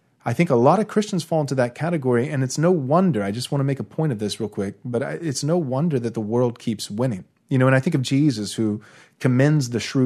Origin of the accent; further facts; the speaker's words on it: United States; born there; I was born in America in 1986. So along with anybody else raised in a typical American church, I was pre-mill